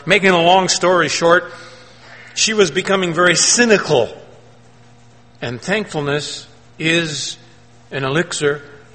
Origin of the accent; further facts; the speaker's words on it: the South, United States; You didn't know I was from the South.